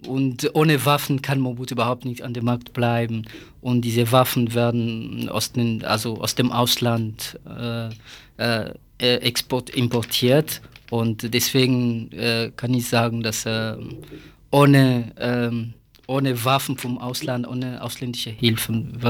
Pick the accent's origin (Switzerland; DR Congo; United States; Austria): DR Congo; now in Bonn, Germany; ich komme aus Zaire und ich habe auch hier in Freiburg studiert und seit 3 Jahren arbeite ich in Bonn.